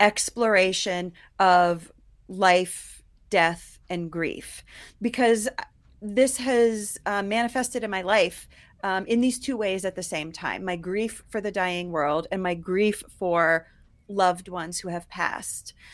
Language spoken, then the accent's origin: English; Ohio, United States; also born or lived in New York; now in Colorado, United States; I grew up in Ohio, and then I moved to New York.